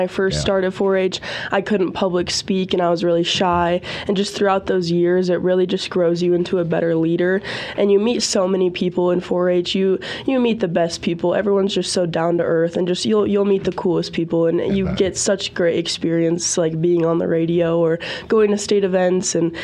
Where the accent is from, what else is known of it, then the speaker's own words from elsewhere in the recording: Billings, Montana, United States; I'm from Billings